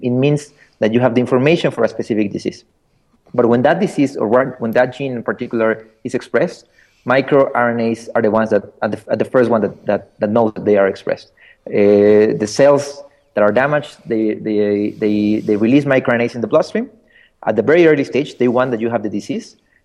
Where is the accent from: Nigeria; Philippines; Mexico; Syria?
Mexico; Well, I'm originally from Mexico.